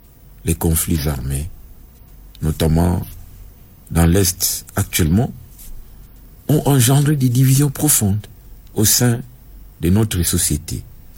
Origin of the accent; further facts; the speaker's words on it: DR Congo; Chez nous, en RDC, par exemple, le bien vivre ensemble peut être un moyen, d'abord pour l'unification du pays